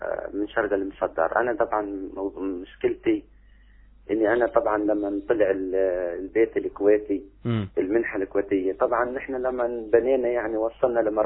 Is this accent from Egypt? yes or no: no; Palestine; احنا كمواطنين كفلسطينيين كمزارعين